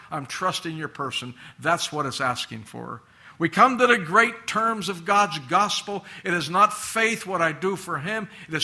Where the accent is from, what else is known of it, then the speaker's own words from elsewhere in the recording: United States; Well, I'm from America, as you know, so I'll use our president as an example.